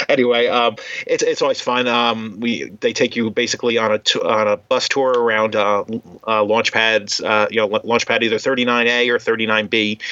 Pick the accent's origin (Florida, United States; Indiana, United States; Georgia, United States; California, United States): Florida, United States; Jacksonville; from Jacksonville.